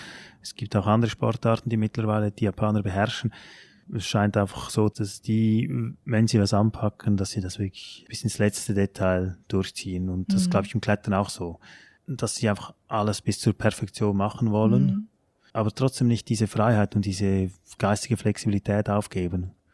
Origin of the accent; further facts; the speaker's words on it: Switzerland; Für mich, auch als Schweizer Trainer, als ich noch nicht in Deutschland gearbeitet habe